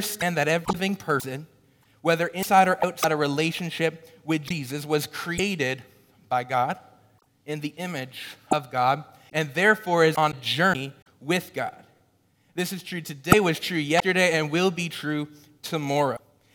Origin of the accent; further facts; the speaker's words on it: Orleans, United States; I grew up here in Orleans, and I got actually my first job just right down the road.